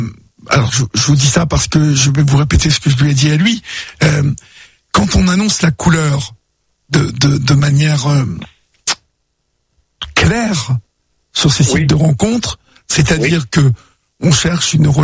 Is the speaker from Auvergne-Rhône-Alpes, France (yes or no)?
no; Paris, Île-de-France, France; Bah, bien sûr, je suis parisien.